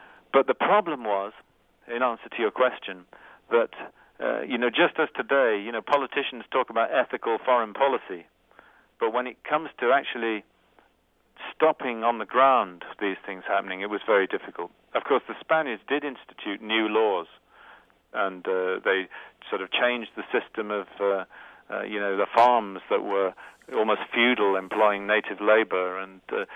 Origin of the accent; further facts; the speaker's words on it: United Kingdom; I must just say a word about, being British and doing this